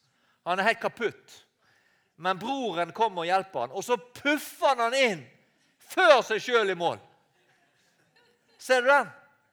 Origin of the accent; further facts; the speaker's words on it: Western Norway, Norway; Og jeg kjenner meg veldig godt igjen som vestlending. Og ute på disse øyene i vest i havet der vi har måttet klare oss selv.